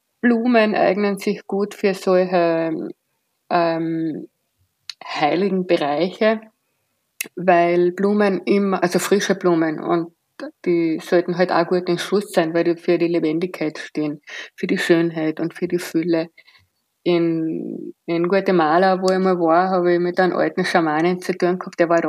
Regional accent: Carinthia, Austria; ich bin in Kärnten aufgewachsen, aus meiner Heimat

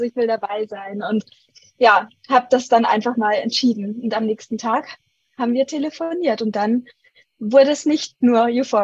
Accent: Munich, Bavaria, Germany; moved away as an adult; now in Bali, Indonesia; Ich komme ursprünglich aus München, bin aber immer gerne rumgereist.

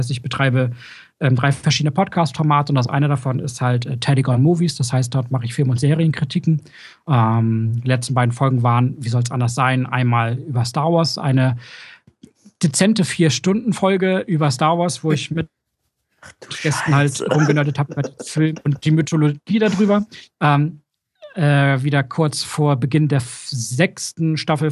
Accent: Hamburg, Germany; ich als Hamburger war leider nicht

